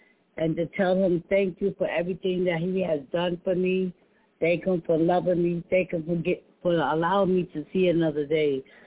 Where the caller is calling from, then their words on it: Brooklyn, New York, United States; I'm calling from Brooklyn.